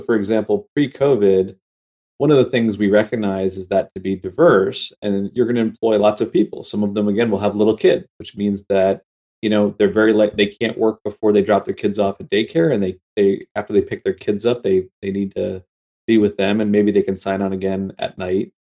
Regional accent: New York, United States; I grew up in New York and I grew up in a fairly diverse place.

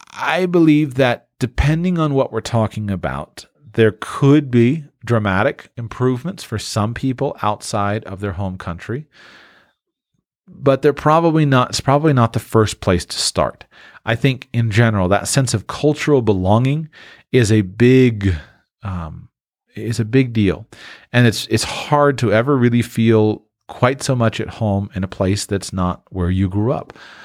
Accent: Florida, United States; I grew up in the Sunshine State

